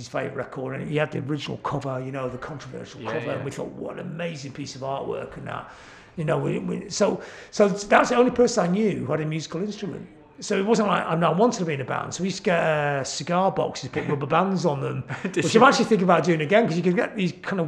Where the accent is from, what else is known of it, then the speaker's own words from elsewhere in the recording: Blackpool, North West England, United Kingdom; Look, I'm from Blackpool, right?